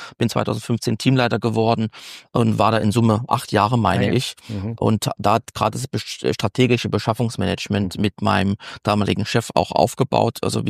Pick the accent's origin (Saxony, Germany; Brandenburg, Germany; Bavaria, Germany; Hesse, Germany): Saxony, Germany; Ich bin ja gebürtiger Sachse.